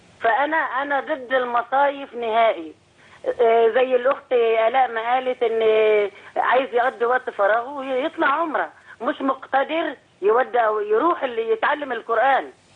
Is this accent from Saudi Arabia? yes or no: no; Damietta, Damietta Governorate, Egypt; وانا من دمياط واتوسط بين ثلاث مصايف